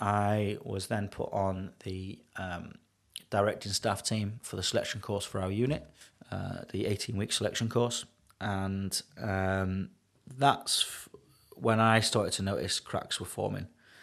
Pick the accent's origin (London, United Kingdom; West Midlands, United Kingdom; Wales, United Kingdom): Wales, United Kingdom; obviously being a Welshman myself, being able to speak Welsh with a few of the lads.